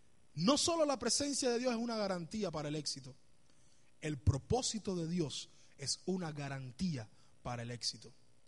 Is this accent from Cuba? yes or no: yes; Cuba; moved away; cuando tuvimos que salir de Cuba para acá.